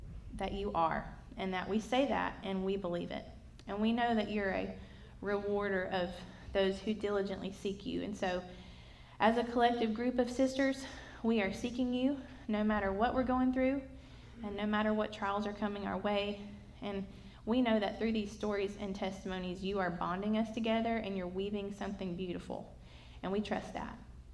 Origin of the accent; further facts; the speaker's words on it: Nashville, Tennessee, United States; now in Madison, United States; My husband Ryan and I moved to the Madison area after getting married, but we grew up together in Nashville, Tennessee